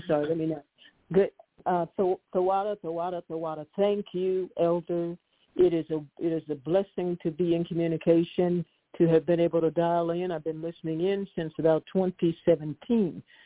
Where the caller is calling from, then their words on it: Colorado, United States; I am calling from Colorado.